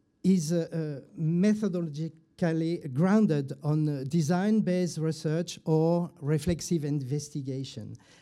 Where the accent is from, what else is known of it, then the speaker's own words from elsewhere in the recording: Lyon, Auvergne-Rhône-Alpes, France; I am from Lyon